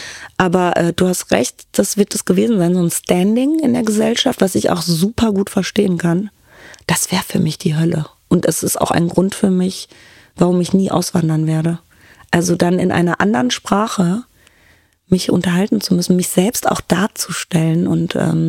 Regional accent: Duisburg, North Rhine-Westphalia, Germany; ich bin in Duisburg-Neudorf aufgewachsen, das ist da, wo die Uni ist, alle und wo der Zoo ist.

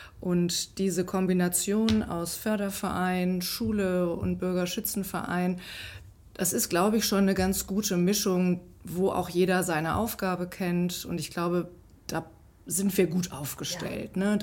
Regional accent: North Rhine-Westphalia, Germany; now in Wevelinghofen, Germany; ich bin ja zugezogen, vor 25 Jahren zwar schon. Und ich komme eigentlich aus dem Bergischen Land, hatte also mit Schützenfest ganz wenig zu tun. Und als ich über Köln, Neuss, dann nach Wevelinghofen kam

